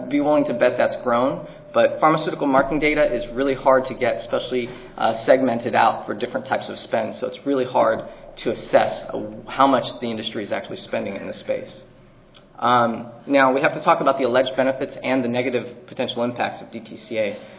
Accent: California, United States; I'm from California, so I came ill-prepared to come to D.C. with hardly any winter clothes

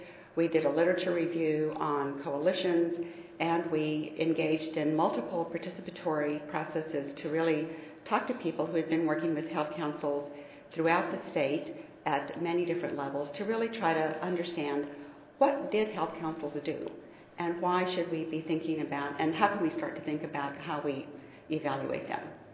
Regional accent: New Mexico, United States; also born or lived in North Carolina; And I'm from New Mexico, although I spent 14 years in North Carolina.

